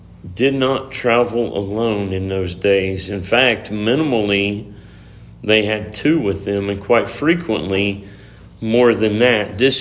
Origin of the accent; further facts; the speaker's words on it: United States; Well, I can tell you, as an American, that it would hurt me the most to think that trouble would come to my neighborhood from my neighbors.